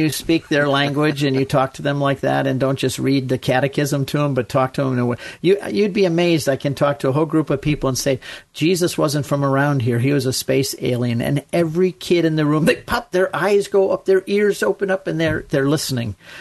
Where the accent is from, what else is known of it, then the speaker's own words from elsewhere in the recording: Ann Arbor, Michigan, United States; I'm from Michigan, Jane. I'm speaking to you from Michigan, Ann Arbor, Michigan.